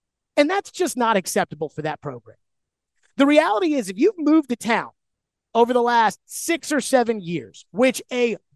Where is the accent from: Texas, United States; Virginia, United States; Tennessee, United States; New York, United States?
Tennessee, United States; Nashville; back in my day when I was growing up in Nashville